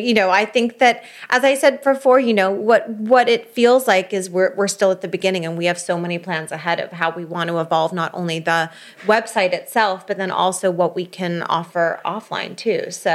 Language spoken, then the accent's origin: English; London, United Kingdom; also born or lived in United States; I am American. I was born in the States. I grew up in London, then went back to Georgetown and started off my career in New York and then moved back again.